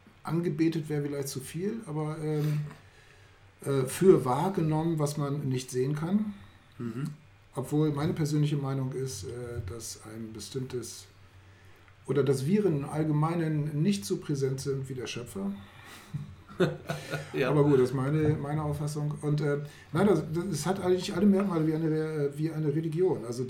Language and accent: German; Northern Germany, Germany; ich komme doch aus Norddeutschland, da sind lauter Protestanten.